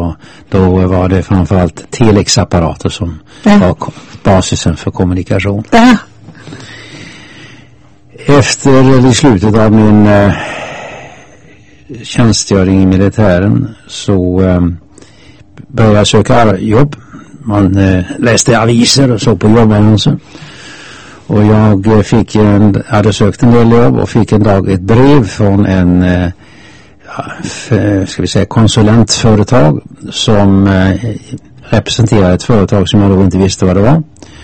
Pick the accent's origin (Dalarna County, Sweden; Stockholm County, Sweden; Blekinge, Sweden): Blekinge, Sweden; Ronneby; Men jag växte upp i Ronneby. Där mina föräldrar drev en herrekipering.